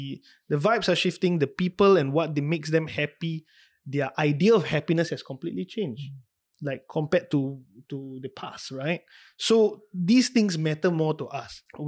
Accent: Singapore; How is that fair to us as a Singaporean, majority or minority?

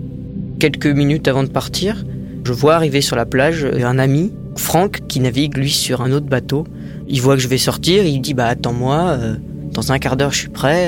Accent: New Caledonia; j'ai 18 ans, je suis né en Nouvelle-Calédonie où j'y ai vécu.

